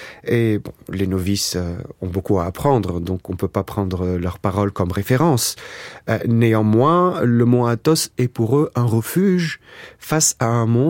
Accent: Lebanon; qui n'est pas sans me rappeler mon pays natal, le Liban, avec les montagnes qui entourent cette ville.

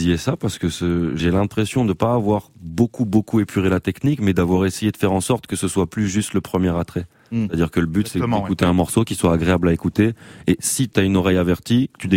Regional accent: Marseille, Provence-Alpes-Côte d'Azur, France; born there; je suis né à Marseille, donc, mais j'étais parti depuis des années.

